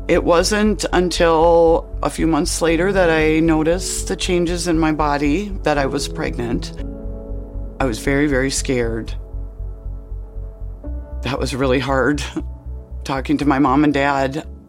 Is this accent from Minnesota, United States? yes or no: yes; Fergus Falls, Minnesota, United States; I am from Fergus Falls, Minnesota.